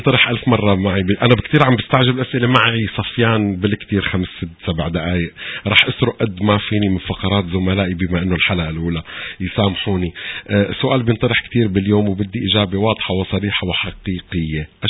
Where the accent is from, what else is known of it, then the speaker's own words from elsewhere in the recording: Syria; now in Canada; أنا سوري وحضرتك لبناني